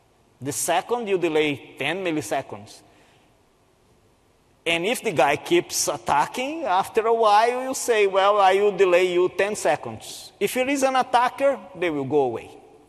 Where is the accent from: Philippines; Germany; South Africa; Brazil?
Brazil; now in United States; And I come originally from Brazil, and then I moved to the United States